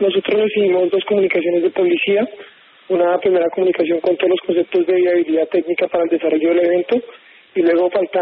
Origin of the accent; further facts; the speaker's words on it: Colombia; a mí me duele como colombiano